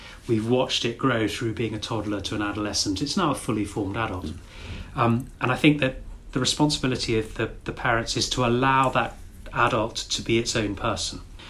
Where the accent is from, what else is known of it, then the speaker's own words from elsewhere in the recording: United Kingdom; And because we're British, it manifests in the regimental system